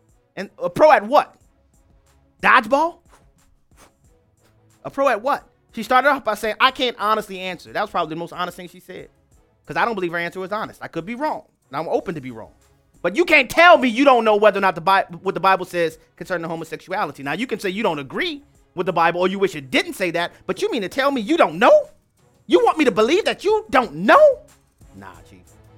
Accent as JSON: {"language": "English", "town": "New Orleans", "region": "Louisiana", "country": "United States", "said": "I talked about … at length because she is a fellow Louisianian. I'm originally from New Orleans, represent New Orleans, holla, who that?"}